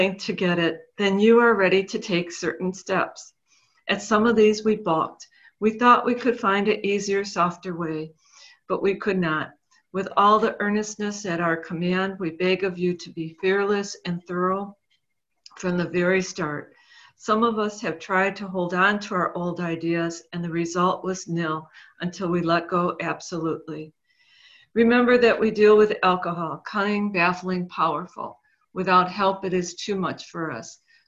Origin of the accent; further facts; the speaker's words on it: Marquette, Michigan, United States; I'm from Marquette, Michigan, and I am a compulsive overeater.